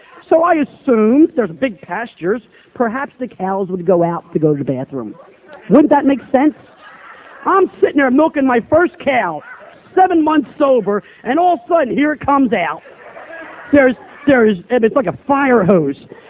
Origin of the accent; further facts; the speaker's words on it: Philadelphia, Pennsylvania, United States; And here I am from South Philly wearing … cut-off T-shirts, you know, smoke hanging out my mouth, you know.